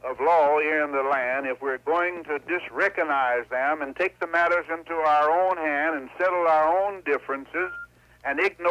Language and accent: English; Knoxville, Tennessee, United States; Born in Knoxville, Tennessee. I'm a Southerner. Born and educated in the Southland.